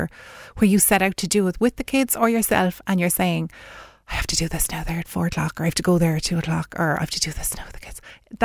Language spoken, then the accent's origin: English; Ireland; think as Irish people, we don't have boundaries.